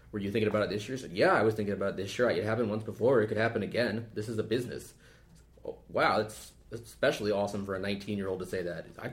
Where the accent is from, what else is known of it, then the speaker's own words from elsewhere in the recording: West Coast, United States; Well, maybe you are. I'm from the West Coast, son.